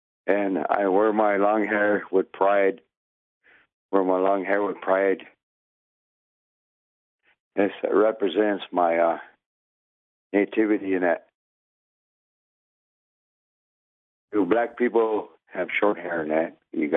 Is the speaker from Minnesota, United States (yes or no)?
yes; White Earth Reservation, Minnesota, United States; I'm from Bear Clan, from White Earth Reservation, northern part of Minnesota.